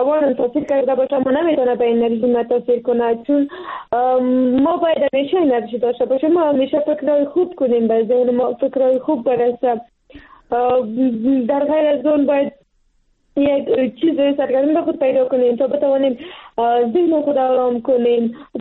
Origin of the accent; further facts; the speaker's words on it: Afghanistan; ما پشتون هستیم و یا افغان هستیم